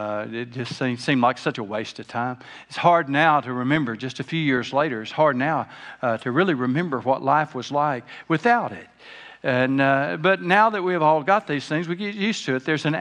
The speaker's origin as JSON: {"language": "English", "region": "the South", "country": "United States", "said": "Now, since we are from the South, let me be quick to say that I'm not talking about your dad or mother's sister"}